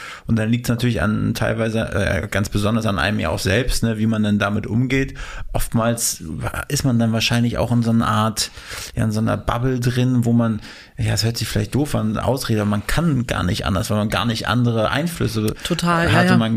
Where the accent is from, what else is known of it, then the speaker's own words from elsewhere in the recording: Mecklenburg-Vorpommern, Germany; also da, wo ich herkomme, also aus MacPom, da wäre das, glaube ich, nicht so denkbar gewesen.